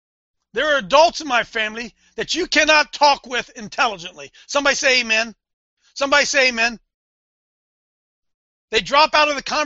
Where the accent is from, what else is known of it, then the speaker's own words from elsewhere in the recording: Ohio, United States; I don't know if he knows I'm from Ohio or not.